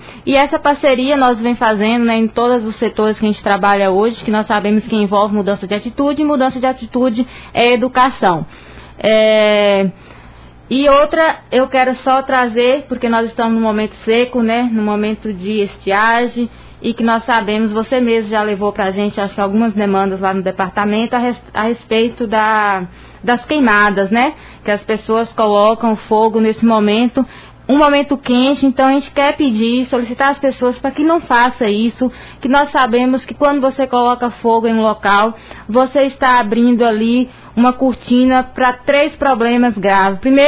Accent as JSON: {"language": "Portuguese", "country": "Brazil", "said": "Nós sabemos, nós somos brasileiros, a gente quer fazer sem planejar."}